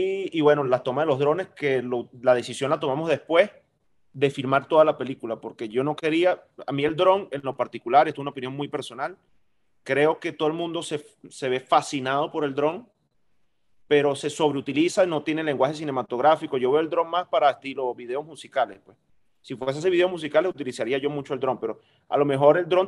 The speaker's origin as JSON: {"language": "Spanish", "town": "Maracaibo", "region": "Zulia", "country": "Venezuela", "said": "yo soy de las Águilas del Zulia. Yo soy maracucho y el calor y los colores de Maracaibo son muy particulares."}